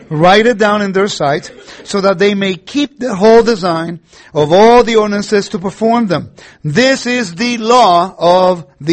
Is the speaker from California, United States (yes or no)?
yes; Los Angeles, California, United States; We're from Puerto Rico, and I grew up in Los Angeles.